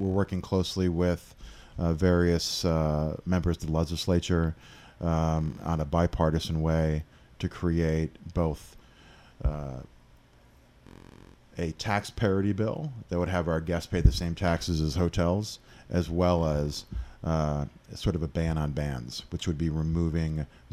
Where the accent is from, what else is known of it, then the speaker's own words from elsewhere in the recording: Flint Township, Michigan, United States; Born and raised in Flint Township, Michigan State grad, James Madison grad.